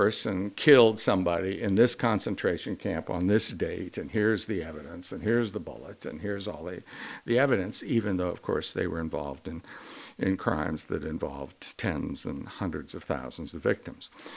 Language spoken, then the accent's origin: English; Iowa, United States; They weren't followed in my home state of Iowa.